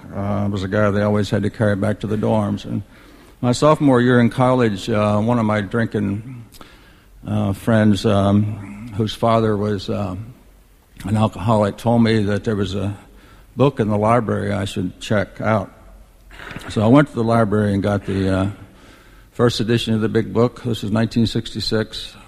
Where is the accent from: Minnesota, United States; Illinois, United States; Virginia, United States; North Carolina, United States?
Virginia, United States; born there; I was born in the Blue Ridge Mountains of Virginia, up at about the 3,000 foot level.